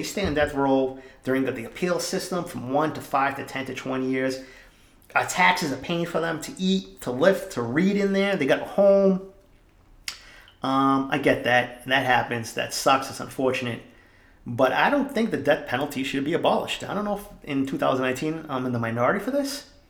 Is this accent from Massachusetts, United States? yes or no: yes; Boston, Massachusetts, United States; growing up in East Boston, and I think some of that's still in me, growing up around the criminals and seeing how that is